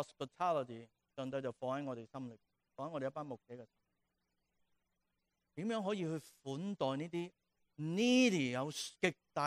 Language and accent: Cantonese; Shanghai, China; 好多人都知道我系上海人，我父母都系上海人，系咪？但系好多人都唔知道，我亦都同可能从来冇讲过，我其实系难民家庭成长嘅人。